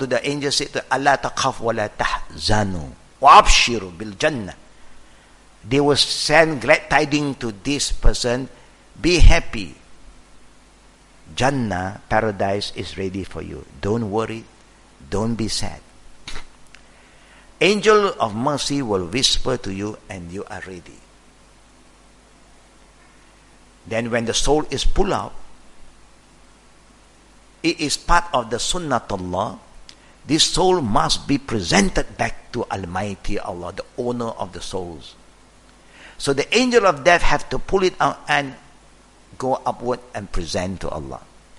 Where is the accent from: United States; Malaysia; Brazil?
Malaysia; Terengganu; I'm the student. I'm a student from Terengganu.